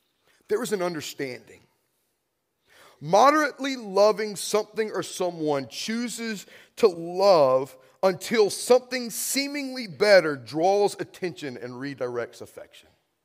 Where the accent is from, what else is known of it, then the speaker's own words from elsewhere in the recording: United States; And this is one of my greatest concerns for us as American Christians.